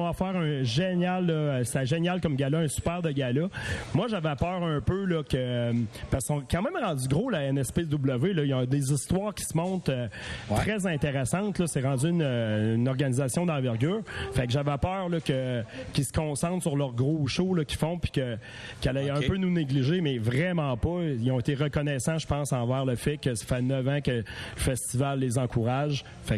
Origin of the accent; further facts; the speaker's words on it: Saint-Jean-Port-Joli, Quebec, Canada; j'habite à Saint-Damas. Je veux pas me tromper, mais je crois que c'est depuis l'été 2018. Moi, je suis natif de Saint-Jean-Port-Joli. J'ai quitté la région pour les études. J'étais parti depuis 25 ans.